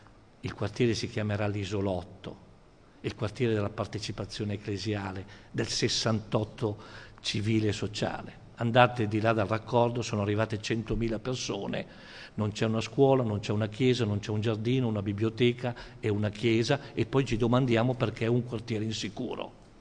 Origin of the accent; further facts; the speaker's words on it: Cremona, Lombardy, Italy; io sono di Cremona, una città come Cremona di 60.000 abitanti